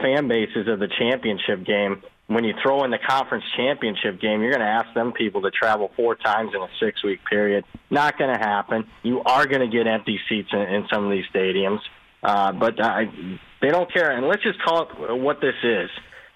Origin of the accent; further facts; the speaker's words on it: Midwest, United States; at least growing up in Big Ten country